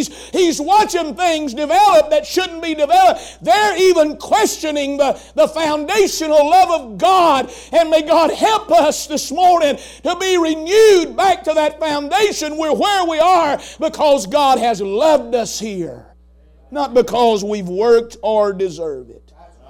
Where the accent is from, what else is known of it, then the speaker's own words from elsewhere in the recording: North Carolina, United States; If I'd have been raised in Kentucky, I could have been a jockey on a horse, I guess, but I was raised in North Carolina